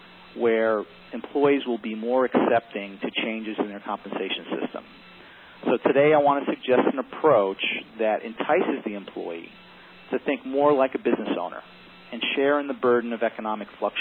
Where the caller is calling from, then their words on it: Valencia, California, United States; I'm calling today from Valencia, California, where it is a breezy 105 today.